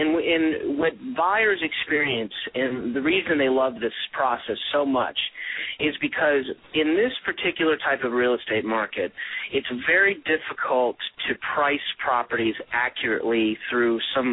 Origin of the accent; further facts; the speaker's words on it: Charlotte, North Carolina, United States; I've grown up in the Charlotte, North Carolina area and had traveled around and lived in various other places in my upbringing. But I call Charlotte home now.